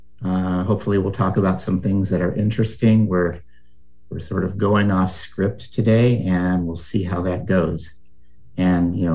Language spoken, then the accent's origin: English; California, United States; I grew up in California. I went to UC Santa Barbara.